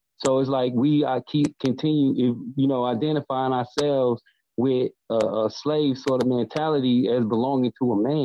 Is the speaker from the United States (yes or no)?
yes; Oklahoma, United States; I'm from Oklahoma. I'm a descendant of Black Wall Street.